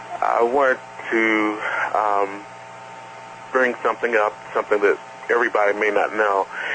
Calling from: Indianapolis, Indiana, United States; from Indianapolis, Indiana.

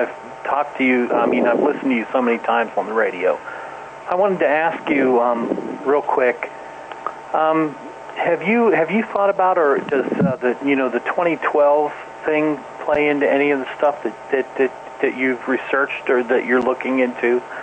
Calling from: North Carolina, United States; I'm calling from North Carolina.

